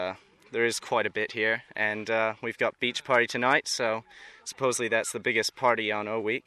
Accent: Canada; now in Albury, Australia; I came from Canada basically because opportunities are better in this country.

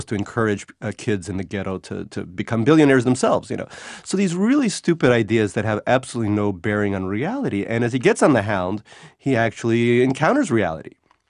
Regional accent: New York, United States; English is a second language; I grew up somewhat poor in the edges of New York. We were immigrants. I learned English later as a child.

